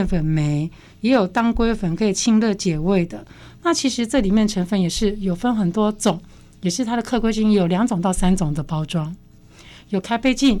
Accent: Taiwan; 那我们台湾人是没有这样子的文化了，不过我们台湾的老一辈人很喜欢吃

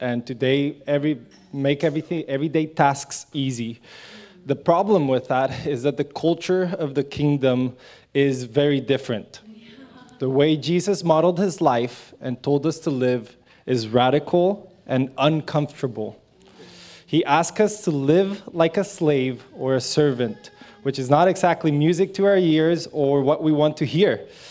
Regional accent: Costa Rica; I was originally born and raised in Costa Rica. So coming from a different country

